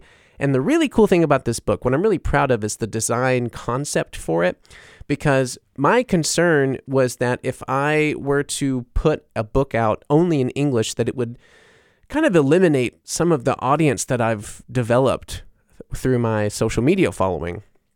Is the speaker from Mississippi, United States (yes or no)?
yes; Mississippi, United States; moved away as an adult; also born or lived in New Orleans; now in Germany; my growing up in Mississippi, like, and then, you know, having my bands and stuff in New Orleans, moving to Germany, all that stuff.